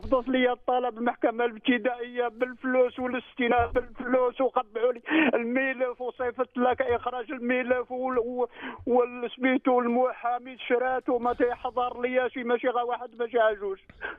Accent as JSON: {"language": "Arabic", "country": "Morocco", "said": "انا مغربي يا استاذ."}